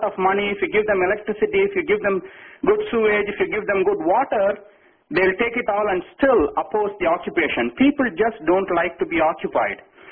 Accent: India; I called to tell you about the mindset of people elsewhere, in the East. I'm from India.

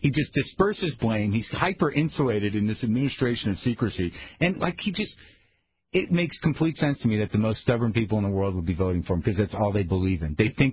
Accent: New Mexico, United States; In Rio Rancho, New Mexico, my home state

